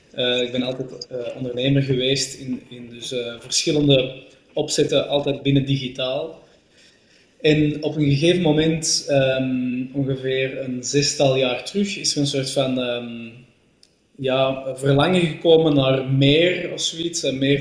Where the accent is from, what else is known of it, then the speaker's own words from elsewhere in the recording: Flanders, Belgium; accent: Flemish; Dus jullie merken mijn accent. Ik kom niet uit de Nederlanden, maar uit België, Vlaamstalig België.